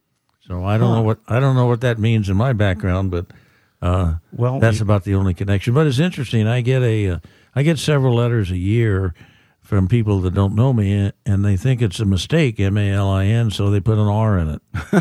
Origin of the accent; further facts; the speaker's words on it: San Diego, California, United States; I was born in Mercy Hospital and grew up into my teenage years in Loma Portal, just a block up from NTC.